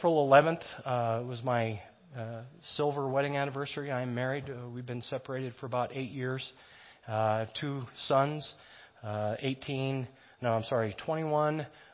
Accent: Oregon, United States; 300 days of sunshine, I came from Oregon. 300 days of rain.

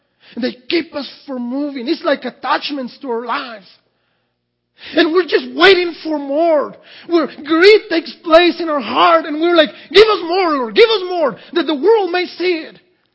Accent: Mexico; English is a second language; now in United States; We experience to see things that I never even dreamed of growing up in Mexico.

